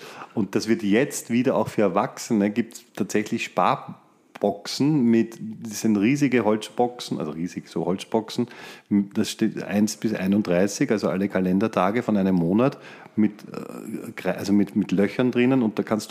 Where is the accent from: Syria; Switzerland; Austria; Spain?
Austria; Bad Wimsbach-Neydharting, Upper Austria; Ganz in der Nähe von meiner Heimat. Bad Wimsbach, Hatting.